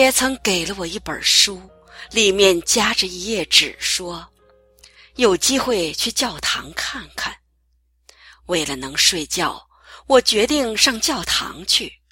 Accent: Yantai, Shandong, China; 我来自山东烟台，2002年信耶稣，至今已13年了。

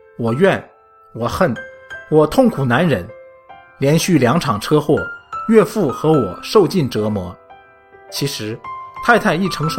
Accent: China; 跟许多来自中国大陆的移民一样，我从小生活在信仰缺失的社会，接受的也是无神论教育，一直不相信有神。

